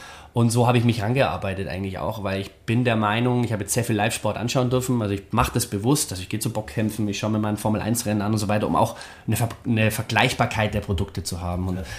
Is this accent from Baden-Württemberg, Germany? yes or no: yes; Ulm, Baden-Württemberg, Germany; ich bin selber nicht aus der Region, also ich bin aus Ulm ursprünglich, bin seit 2008 in der Region